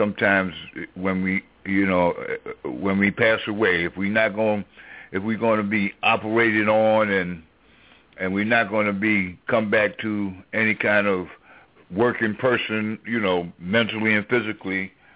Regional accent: Israel; he was one of the brothers that I grew up with in Israel, and he passed away.

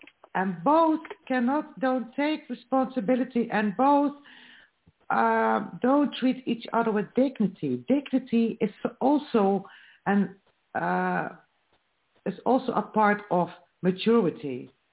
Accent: Netherlands; I am from the Netherlands.

